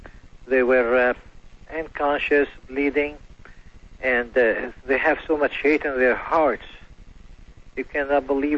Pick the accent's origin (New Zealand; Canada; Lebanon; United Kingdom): Lebanon; now in Yorba Linda, United States; I'm from originally Lebanon.